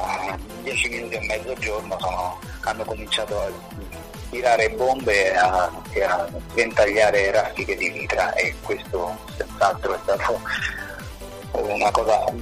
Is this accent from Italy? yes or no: yes; Rome, Lazio, Italy; ma noi eravamo italiani, eravamo, siamo e saremo sempre cittadini italiani, nati e cresciuti in Italia, nati e cresciuti a Roma.